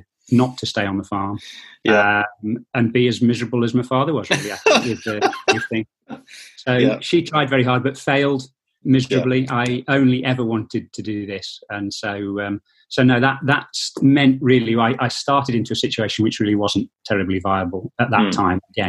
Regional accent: Shifnal, West Midlands, United Kingdom; We're from Shifnal, eastern Shropshire.

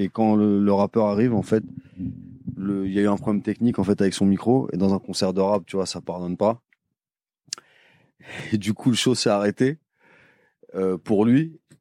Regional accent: Paris, Île-de-France, France; je suis de Paris

